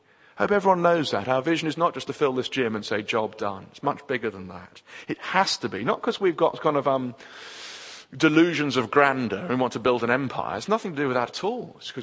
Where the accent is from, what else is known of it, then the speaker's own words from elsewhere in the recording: England, United Kingdom; And because we're English, we don't like that.